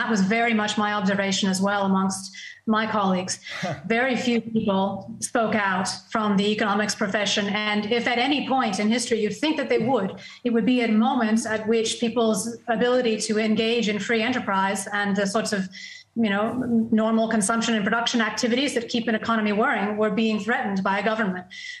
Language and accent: English; United States; now in Australia; We saw it in the witch hunts in the U.S., my home country, although I'm a naturalized Australian now.